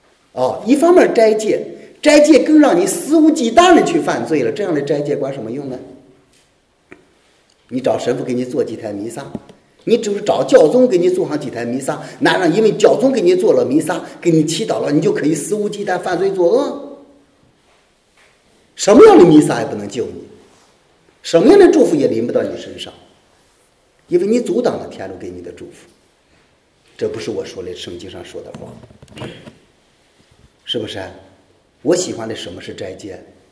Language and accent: Chinese; China; 我们中国人有一句话说得很好